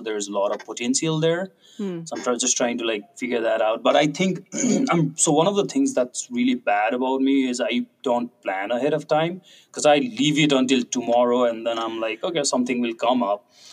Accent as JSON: {"language": "English", "town": "Kathmandu", "region": "Bagmati", "country": "Nepal", "tie": "born or raised there", "said": "I did grow up in the capital city, which is Kathmandu."}